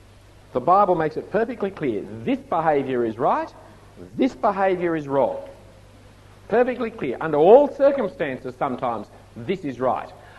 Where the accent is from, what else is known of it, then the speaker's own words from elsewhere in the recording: Australia; born there; first language English; I speak English because I was born in Australia to English-speaking parents.